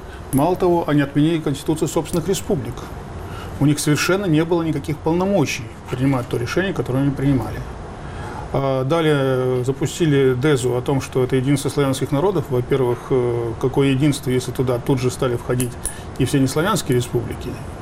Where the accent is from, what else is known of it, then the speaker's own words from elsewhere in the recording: Riga, Latvia; а я житель Риги, вырос в Риге